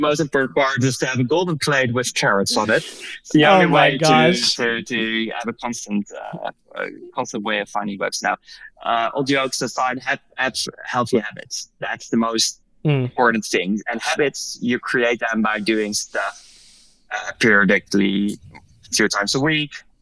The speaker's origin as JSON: {"language": "English", "town": "Amsterdam", "region": "North Holland", "country": "Netherlands", "said": "I never smoke weed, even though I'm from Amsterdam."}